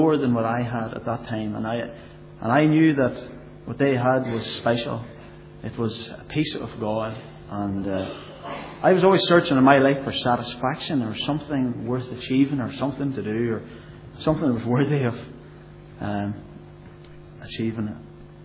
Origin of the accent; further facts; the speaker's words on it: Cookstown, Northern Ireland, United Kingdom; I am from Cookstown, and I still live in Cookstown. And I have to say, from the very start, I was born into a privileged home.